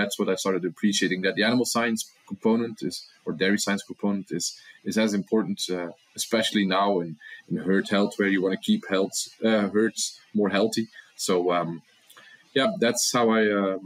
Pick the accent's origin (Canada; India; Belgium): Belgium; Flanders; now in United States; I grew up on the other side of the ocean. I grew up in Europe a small town in the Flemish part of Belgium.